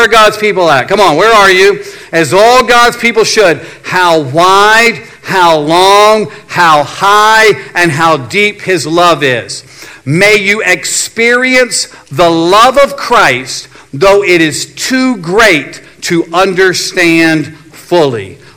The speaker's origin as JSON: {"language": "English", "region": "Virginia", "country": "United States", "tie": "born or raised there", "lives_now": "Maryland, United States", "said": "We're here on the East Coast, here in Maryland. I grew up in Virginia."}